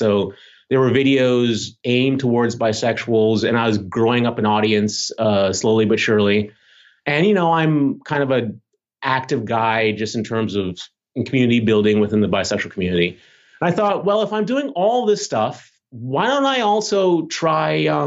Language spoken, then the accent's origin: English; Bahamas; Growing up in the Bahamas is different from growing up in the United States.